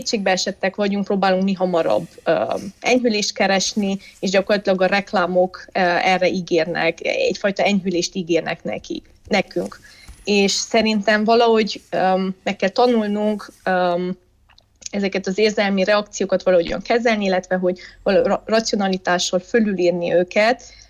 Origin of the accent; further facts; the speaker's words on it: Brașov, Brașov County, Romania; moved away as an adult; also born or lived in Bucharest; now in Germany; Én brassói származású vagyok, tehát az életem első 18 évét ott töltöttem, és ott is jártam iskolába.